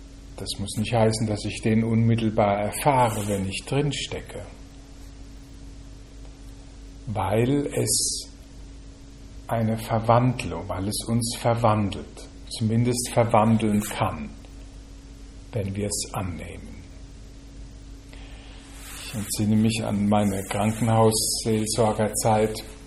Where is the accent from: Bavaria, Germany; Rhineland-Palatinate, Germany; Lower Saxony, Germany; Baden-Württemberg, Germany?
Rhineland-Palatinate, Germany; ich bin als Pfälzer aufgewachsen in der Nähe der französischen Grenze.